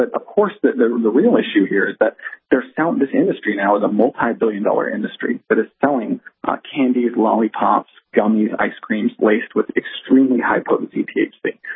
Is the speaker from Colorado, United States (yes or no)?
yes; Colorado, United States; So I'm from Colorado. I lived it firsthand.